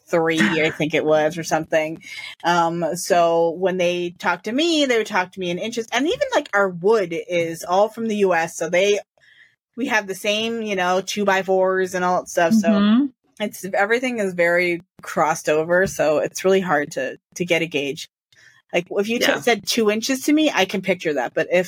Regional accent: Canada; I'm Canadian.

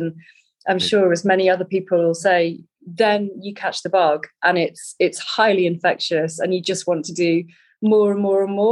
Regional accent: East Midlands, United Kingdom; I grew up in the Peak District with a very good running father

